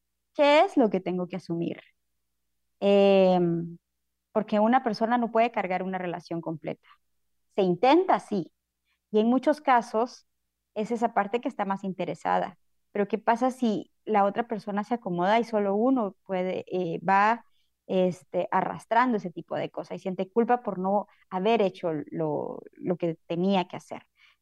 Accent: Guatemala; como guatemalteco, siempre uno tiene culpa por alguna situación

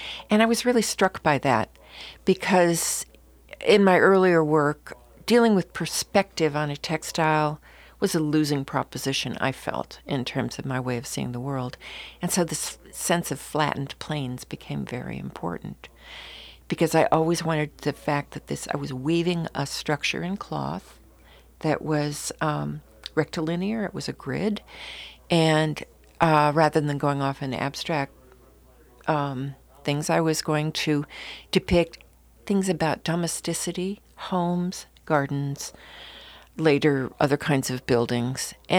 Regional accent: Illinois, United States; Actually, to be exact, I'm from the Chicago area, born and raised on the lake, and small town, tiny town, and went off to go to art schools, Midwestern art schools.

